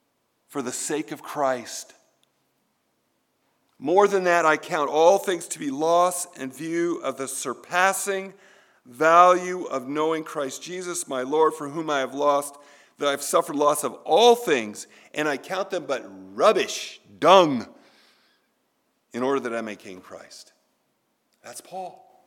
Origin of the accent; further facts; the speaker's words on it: California, United States; I was born and raised in California. Okay, I'm sorry. I confess. Grew up my whole life into my early 20s. I was a California guy.